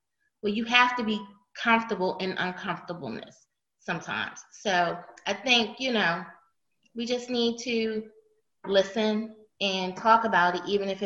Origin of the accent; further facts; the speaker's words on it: Maryland, United States; because I'm from Maryland and my husband is from Virginia.